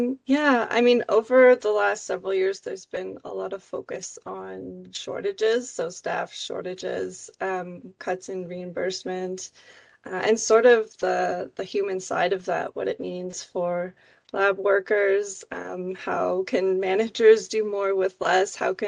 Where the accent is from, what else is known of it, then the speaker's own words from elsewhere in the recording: Canada; this was one of the main issues that I learned about as a Canadian.